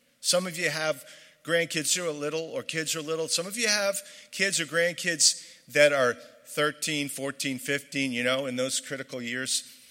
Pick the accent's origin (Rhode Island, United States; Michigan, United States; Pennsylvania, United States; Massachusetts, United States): Rhode Island, United States; Providence; I would say, well, I'm Italian, I'm Irish, and I'm from Providence.